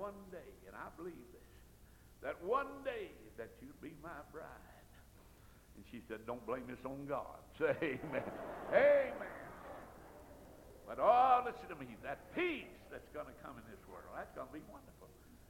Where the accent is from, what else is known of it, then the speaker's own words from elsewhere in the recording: North Carolina, United States; Of course, you folks from Tennessee think Tennessee's the best place. I'm from North Carolina. Did you ever see a North Carolinian wasn't proud?